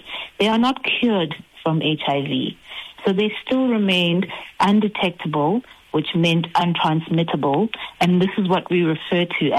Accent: Durban, KwaZulu-Natal, South Africa; the research took place in Durban, which is my hometown

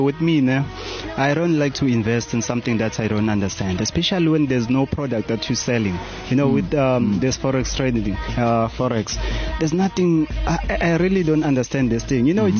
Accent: Fourways, Gauteng, South Africa; I'm from Four Ways, but only to find this from Alexandra.

